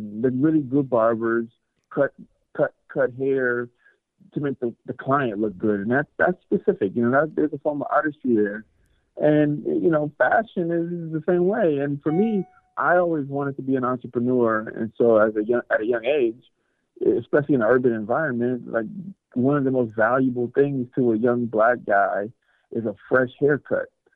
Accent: Mississippi, United States; born there; also born or lived in Minneapolis, Minnesota; I was born in Mississippi in the late 70s, and I always describe Mississippi as my little African village

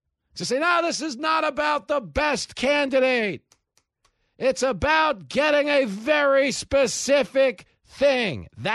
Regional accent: United States; I am making this point about Lloyd Austin as an American. As an American, okay?

